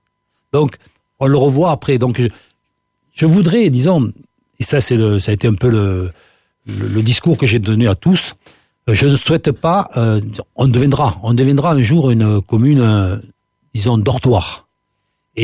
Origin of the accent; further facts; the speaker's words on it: Villefranche-de-Rouergue, Occitanie, France; born there; Martiel, c'est ma deuxième commune, parce que je suis né à Villefranche.